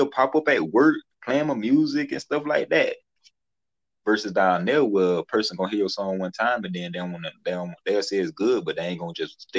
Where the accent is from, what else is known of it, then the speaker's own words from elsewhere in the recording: Florida, United States; when I talk to somebody new, they be like, "Yeah, you don't sound like you from Georgia." I like, "Yeah, I'm from Florida."